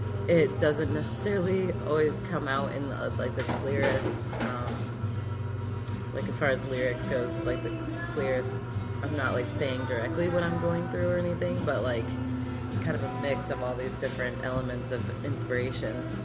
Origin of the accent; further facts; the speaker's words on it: Olympia, Washington, United States; also born or lived in Seattle / Lacey; I was born in Seattle, moved to Lacey when I was like third grade, and then moved to Olympia like at the beginning of high school.